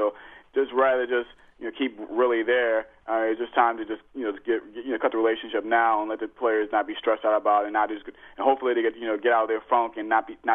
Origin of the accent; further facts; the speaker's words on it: New Orleans, Louisiana, United States; I'm from New Orleans. I have a lot of people who hate the Celtics from the 80s.